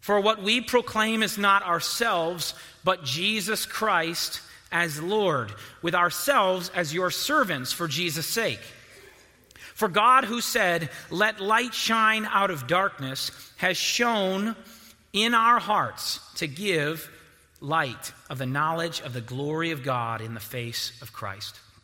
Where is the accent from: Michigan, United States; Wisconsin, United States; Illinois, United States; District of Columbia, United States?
Michigan, United States; Detroit; I am from Detroit, and so I know what it's like to never win a Super Bowl